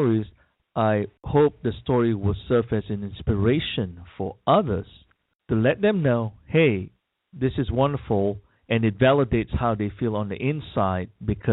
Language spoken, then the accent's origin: English; Malaysia; It reminded me of growing up in Malaysia, where we truly have all the multi-denominational religion in Malaysia.